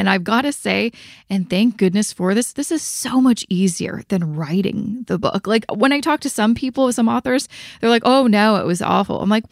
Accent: Vancouver, British Columbia, Canada; I hope to also do one in Vancouver, because that's my hometown.

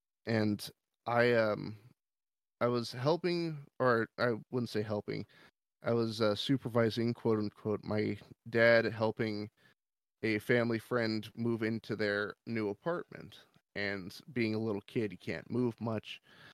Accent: Gresham, Oregon, United States; So I'm natively from Oregon, and I lived in an area called Gresham.

